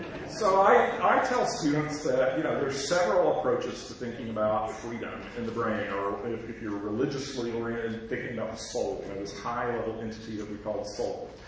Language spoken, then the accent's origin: English; the South, United States; accent: Southern; I'm a Southerner. Some of you can probably hear from my accent. I grew up in the South during the Jim Crow era in the 50s and 60s.